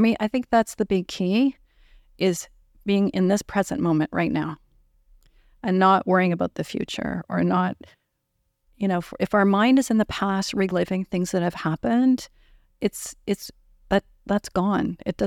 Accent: Sudbury, Ontario, Canada; Sudbury, Ontario, my hometown.

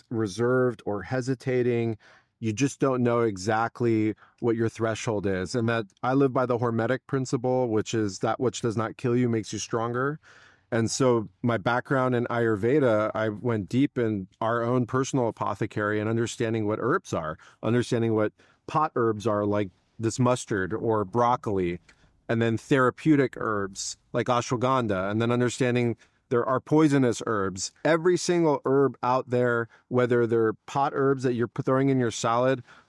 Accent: San Diego, California, United States; I'm from San Diego. And so we'd go through here all the time.

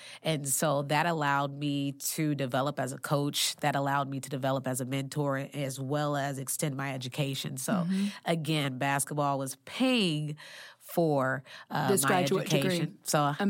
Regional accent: Springfield, Illinois, United States; I'm a kid from Springfield, Illinois.

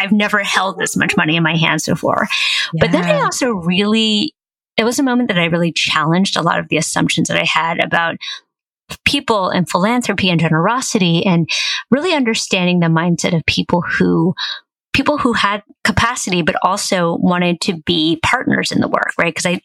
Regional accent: San Francisco, California, United States; I'm originally from San Francisco. It's actually, I'm here right now.

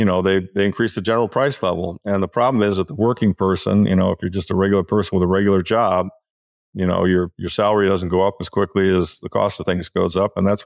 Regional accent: United States; I'm just writing it from an American perspective because I'm an American.

